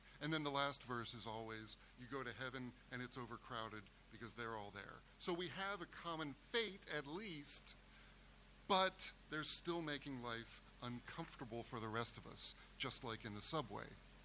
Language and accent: English; Delaware, United States; I am literally from like almost one county over, northern Delaware to Lancaster County, Pennsylvania.